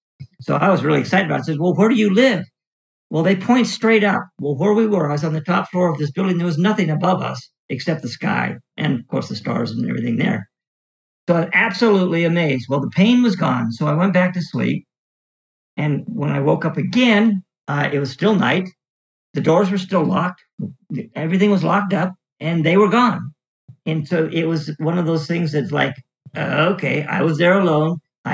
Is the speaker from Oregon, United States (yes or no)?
yes; Hood River, Oregon, United States; And I was in this old office on the second floor of a building in Hood River, my hometown.